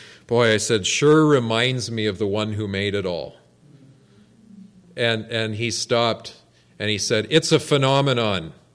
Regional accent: St. Jacobs, Ontario, Canada; I'm from the St. Jacobs area, and we've got lots of nice open country there.

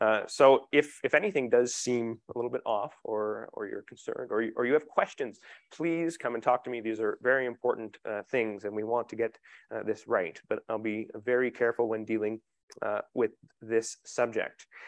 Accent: South Porcupine, Ontario, Canada; I grew up in South Porcupine for much of my childhood. Maybe I moved there when I was 12.

